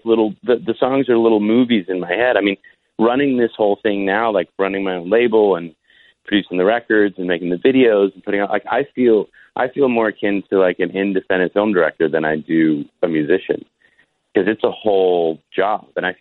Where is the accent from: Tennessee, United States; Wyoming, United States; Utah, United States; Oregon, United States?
Tennessee, United States; Nashville; especially growing up in Nashville, like I didn't have access to a lot of the kind of indie music scene that maybe people had in bigger towns.